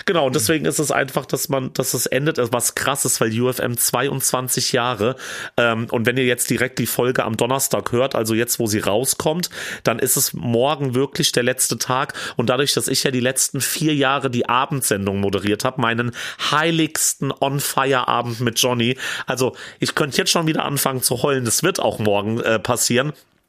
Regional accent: Schotten, Hesse, Germany; ob ich nicht mal wieder in meiner Heimat in Schotten ins Freibad gehe

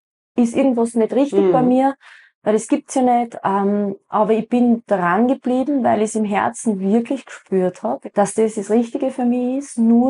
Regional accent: Kapfenberg, Styria, Austria; ich bin ja eben vom Mürztalbruck geboren, bei Kapfenberg aufgewachsen in Baschlug.

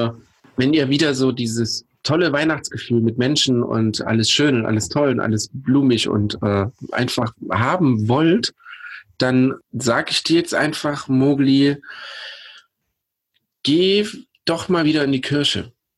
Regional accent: Pößneck, Thuringia, Germany; wenn wir als Familie zusammengefeiert haben in meiner Heimatstadt Pößneck

